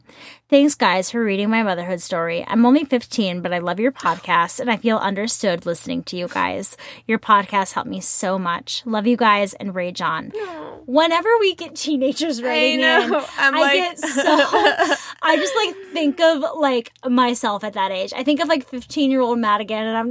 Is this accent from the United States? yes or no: no; India; Being Indian, mental health is a conversation we run far away from, but she educated herself.